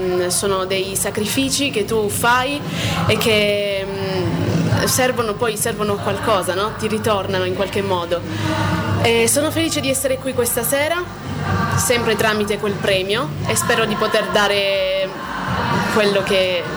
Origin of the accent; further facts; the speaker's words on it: Apulia, Italy; vengo dalla Puglia, in provincia di Brindisi. Ho 23 anni